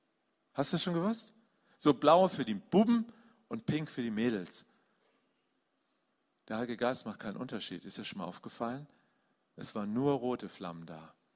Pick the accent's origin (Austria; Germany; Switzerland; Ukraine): Germany; Und das sage ich als Deutscher.